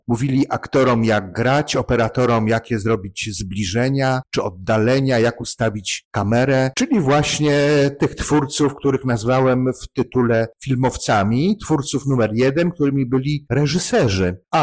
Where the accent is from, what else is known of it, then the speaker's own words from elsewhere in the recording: Warsaw, Masovian Voivodeship, Poland; Ale tak się złożyło szczęśliwie, że ja jestem warszawiakiem i wytwórnie mieściły się w Warszawie